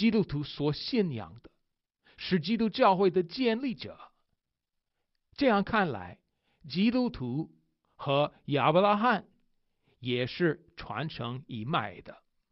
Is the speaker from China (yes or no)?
no; United States; Chinese is a second language; 身为美国人的我，22岁的时候才开始学汉语，对我，汉语很难。